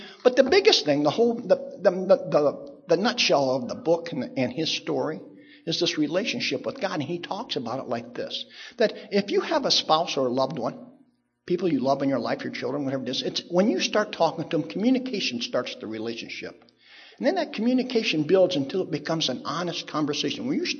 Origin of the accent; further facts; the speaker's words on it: Bruin, Ohio, United States; I grew up in Bruin, Ohio, a small town over in Sandusky County. We lived right next door to the Methodist Church